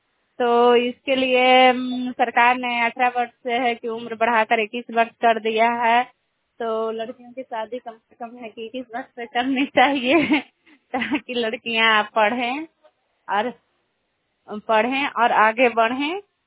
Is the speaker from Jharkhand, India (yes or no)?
no; Bagli, Bihar, India; मैं नारदीगंज ब्लॉक, मेरा ब्लॉक नारदीगंज पड़ता है, इच्छाकर्णा पंचायत और ग्राम बगली के रहने वाले हैं।